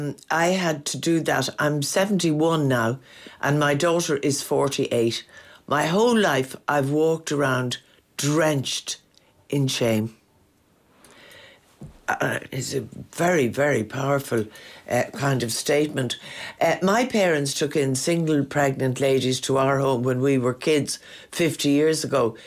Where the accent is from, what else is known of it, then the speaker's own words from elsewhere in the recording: England, United Kingdom; born there; I was adopted in 1968. Tusla will only give me my birth weight and say I was born in England, nothing else.